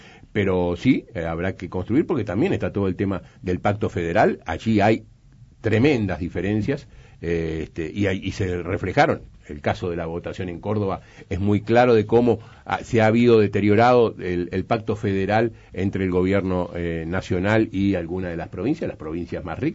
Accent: Uruguay; no estoy ni aceptaría como uruguayo las cosas que pasan en Venezuela

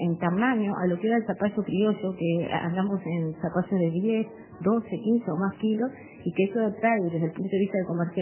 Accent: Uruguay; nosotros como consumidores uruguayos

